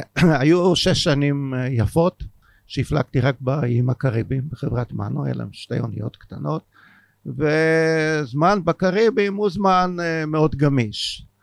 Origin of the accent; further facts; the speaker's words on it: Haifa, Haifa District, Israel; אני רואה אותו מהר הכרמל, אני חיפאי.